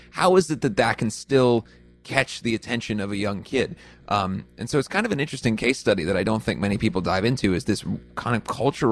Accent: Midwest, United States; It's just like stories about growing up in the Midwest and trying to be a rock star

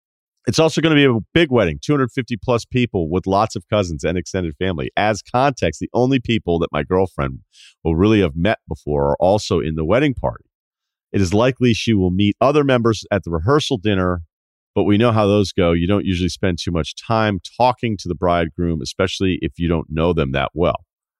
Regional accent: West Hartford, Connecticut, United States; born and raised in the West Hartford area

